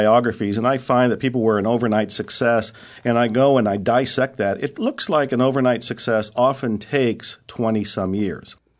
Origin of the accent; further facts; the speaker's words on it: Ohio, United States; moved away as an adult; also born or lived in Texas; Born and raised in Ohio, worked on the railroad most of my life. I escaped Ohio when I was on unemployment, and I went to Texas.